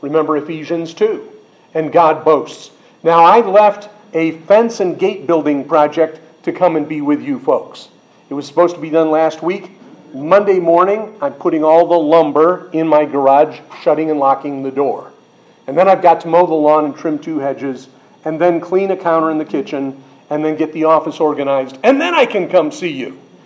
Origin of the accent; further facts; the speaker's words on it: New York, United States; I grew up in New York State, not in the city, not on the Long Island. But I'm an upstate New York hillbilly. The kids from New York City tell me I sound like Gomer Pyle to them.